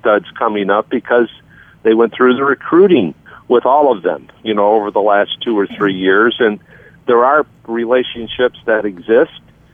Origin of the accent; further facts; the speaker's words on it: Chicago, Illinois, United States; You know, elderly Chicago kids. But, you know, he's from the Polish neighborhood. I'm from the Italian neighborhood.